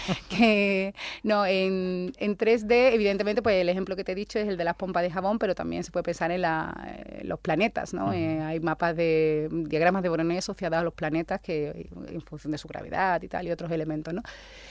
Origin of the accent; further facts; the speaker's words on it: Coria, Extremadura, Spain; luego lo utilizo yo, que soy de Coria